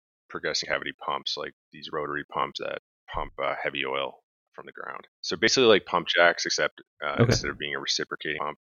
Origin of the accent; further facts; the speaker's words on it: Newfoundland and Labrador, Canada; I'm from Newfoundland, so I went to school in Newfoundland. When I graduated, I moved out to Alberta here on the west side of Canada